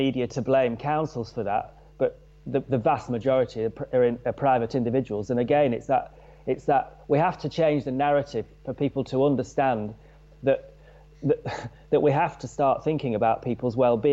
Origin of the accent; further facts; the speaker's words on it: Blackburn, North West England, United Kingdom; And when I grew up in Blackburn, the main thing that you went into town for was to watch a band or go dancing or to meet a girl, to meet your friends, have a pie